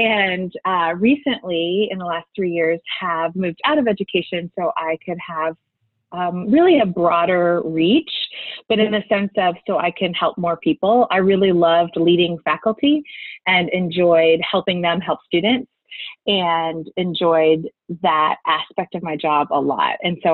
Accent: Kansas City, United States; now in St. Louis, United States; We grew up together in Kansas City and decided to do some traveling. And we left Kansas City and started a church here in St. Louis and moved here.

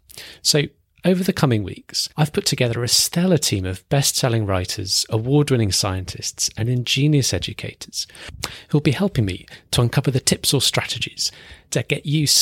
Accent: United Kingdom; Here in my home country of the UK

